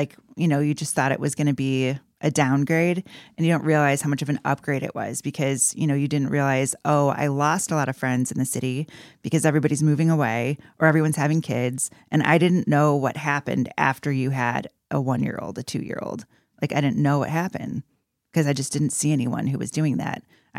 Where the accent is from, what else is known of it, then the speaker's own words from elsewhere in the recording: Michigan, United States; I grew up in Michigan.